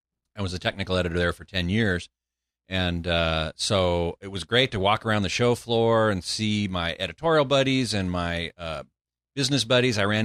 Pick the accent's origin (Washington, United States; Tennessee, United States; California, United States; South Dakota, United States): California, United States; Burbank; In fact, my hometown.